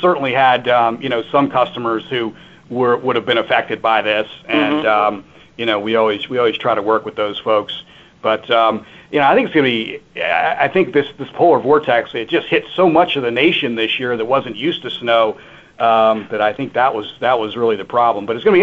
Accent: Virginia, United States; moved away; also born or lived in North Carolina / New England; I grew up in Virginia and then spent a lot of time in North Carolina. And so I've been in New England for about 3.5 years.

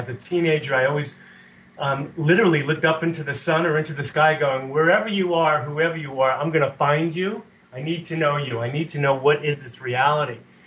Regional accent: New York, United States; growing up in New York, there was lots of spiritual teachers who would come through.

